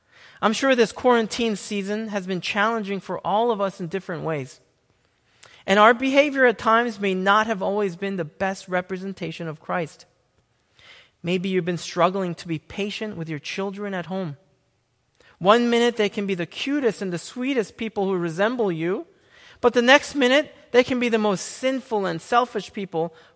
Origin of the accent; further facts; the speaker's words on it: South Korea; some of my most vivid memories of growing up in South Korea